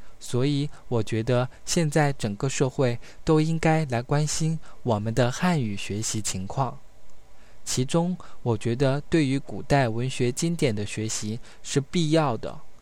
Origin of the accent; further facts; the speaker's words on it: China; 同时它还体现着我们中国人的聪明